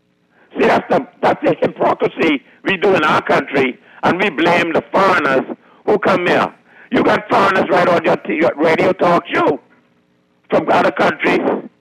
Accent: Nassau, New Providence, Bahamas; born there; I was born in New Providence.

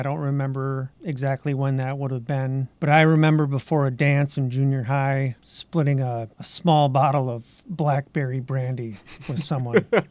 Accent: Twin Cities, Minnesota, United States; I grew up in the Twin Cities. I still live in the Twin Cities. 54 years old.

